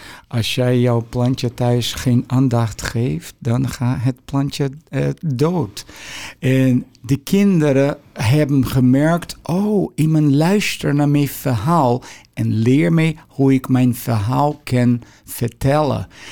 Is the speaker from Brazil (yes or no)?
yes; Brazil; Dutch is a second language; als Braziliaan in Duitsland.